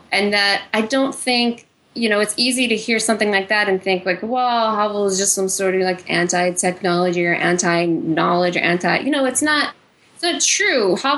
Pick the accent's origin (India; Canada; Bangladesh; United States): United States; Las Vegas, Nevada; I was born and raised in Las Vegas, which is not exactly, for me, it was not a good place for, you know, I guess a thinking person.